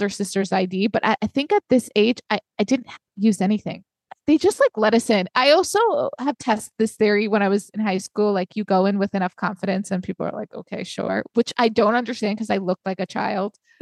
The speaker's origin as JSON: {"language": "English", "region": "New York", "country": "United States", "said": "As a New Yorker, Gossip Girl premiered when I was 16 or 17 years old"}